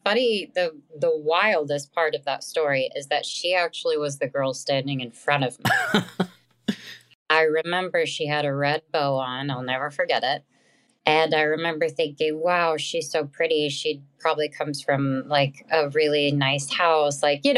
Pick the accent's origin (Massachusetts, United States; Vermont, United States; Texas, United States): Texas, United States; My family and I definitely didn't have the means to go to California to pursue anything, or New York